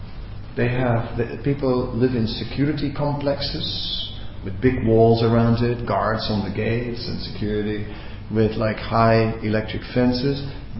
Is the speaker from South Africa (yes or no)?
yes; South Africa; now in Australia; I came from South Africa, going back to South Africa.